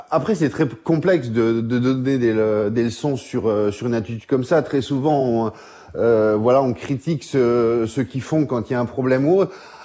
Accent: France; en tant que Français.

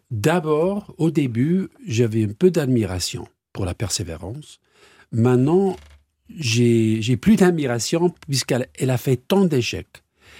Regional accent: United Kingdom; French is a second language; c'est que maintenant, chez nous, au Royaume-Uni, on a le mouvement pro-européen le plus grand de toute l'Europe.

